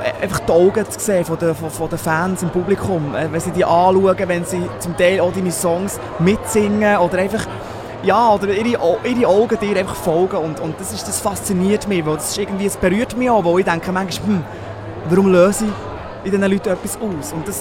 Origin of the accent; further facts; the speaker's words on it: Switzerland; accent: Swiss German; first language Swiss German; dass ich jemals wieder Schweizerdeutsch singe, obwohl es meine Muttersprache ist